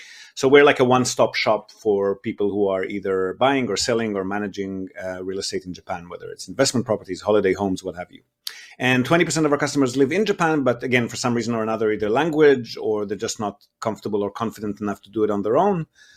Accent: Israel; English is a second language; moved away; also born or lived in Australia; I'm originally from Israel, so that connection is always going to be, relevant. And Australia was great, but it was, for me, like a host country.

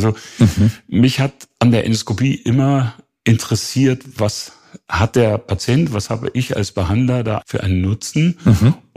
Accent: Greifswald, Mecklenburg-Vorpommern, Germany; also born or lived in Jena; Also ich bin in Greifswald aufgewachsen, habe dann in Jena studiert

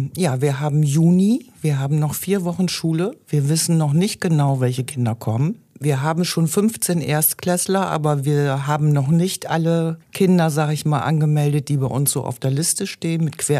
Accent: Nordhorn, Lower Saxony, Germany; born there; Ja, gebürtig komme ich aus Nordhorn.

